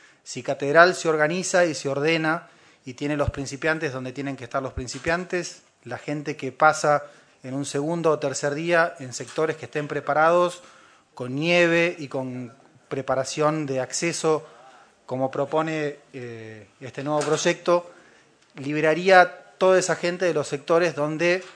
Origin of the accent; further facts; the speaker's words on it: Bariloche, Río Negro, Argentina; soy nacido y criado en Bariloche y criado en el cerro fundamentalmente